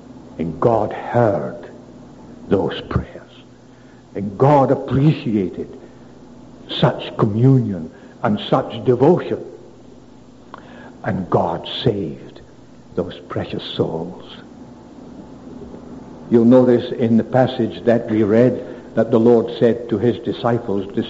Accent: Scotland, United Kingdom; Being a Scot at this time, I couldn't pass without mentioning David Livingstone

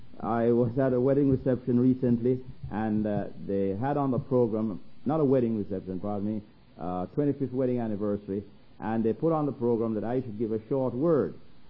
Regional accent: Jamaica; accent: Jamaican; now in United States; So if I was born here, it doesn't necessarily make me an American, because I grew up in Jamaica and have this accent, and now I'm living back in the state of my birth.

